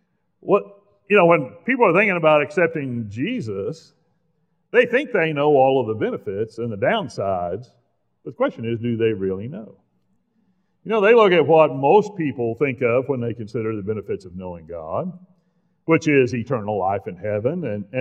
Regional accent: Oklahoma, United States; born there; Now, I was born in Oklahoma, and I used to be a huge Oklahoma fan, too.

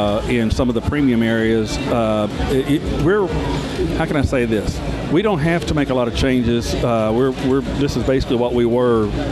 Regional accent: Nashville, Tennessee, United States; I'm from Nashville, Tennessee, and I was the PR guy at Nashville Speedway back then

